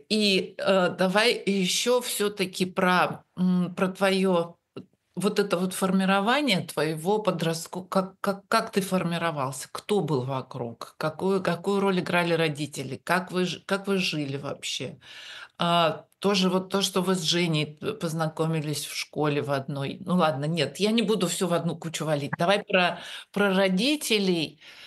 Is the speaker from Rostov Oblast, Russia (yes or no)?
no; Novosibirsk, Novosibirsk Oblast, Russia; Я-то как раз не помню, потому что я из Новосибирска.